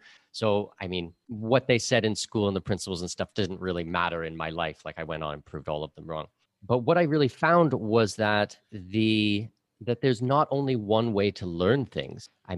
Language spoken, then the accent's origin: English; Ontario, Canada; born there